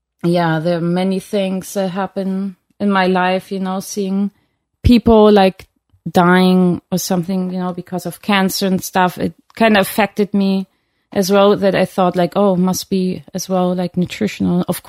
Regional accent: Germany; Well, I grew up in Germany, so...

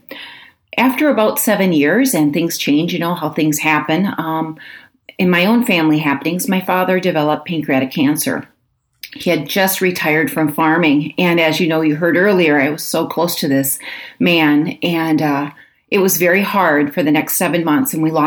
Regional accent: Iowa, United States; Well, I can really say that I grew up in Northeast Iowa on a dairy farm.

